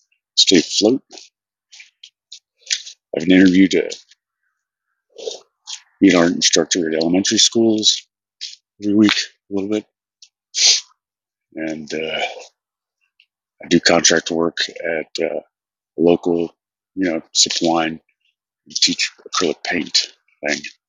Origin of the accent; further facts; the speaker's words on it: Texas, United States; But I wasn't born Jewish or anything. I'm from West Texas.